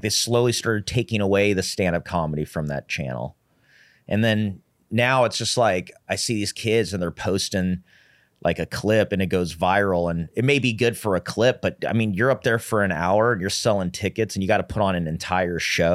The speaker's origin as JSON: {"language": "English", "town": "Long Beach", "region": "California", "country": "United States", "said": "Yeah, I'm from Long Beach, California."}